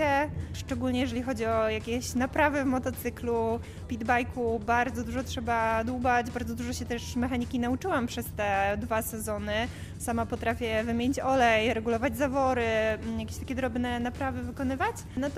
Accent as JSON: {"language": "Polish", "town": "Szczecin", "region": "West Pomeranian Voivodeship", "country": "Poland", "said": "Jestem ze Szczecina, więc wszędzie mam niestety daleko."}